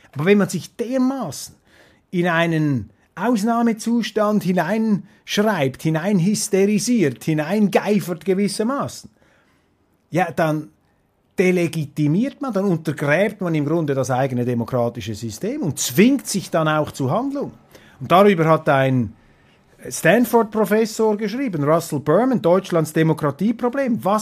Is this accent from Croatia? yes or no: no; Switzerland; mich als Schweizer